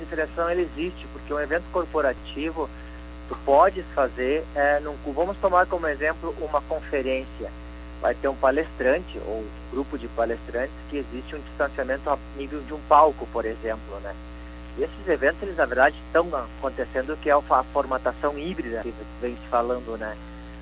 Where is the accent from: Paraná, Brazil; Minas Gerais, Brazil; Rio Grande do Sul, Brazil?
Rio Grande do Sul, Brazil; Porque nós somos gaúchos, a gente gosta de confraternizar, a gente gosta de dançar